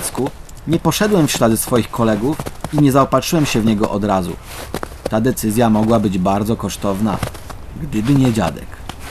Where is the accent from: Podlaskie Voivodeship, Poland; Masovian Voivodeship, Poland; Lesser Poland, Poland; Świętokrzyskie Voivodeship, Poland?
Świętokrzyskie Voivodeship, Poland; Końskie; Zeszliśmy moje rodzinne miasto końskie wzdłuż i wszerz